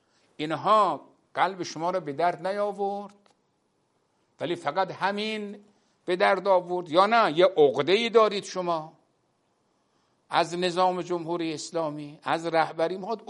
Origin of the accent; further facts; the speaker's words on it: Iran; نه به عنوان یک ایرانی دارم میگم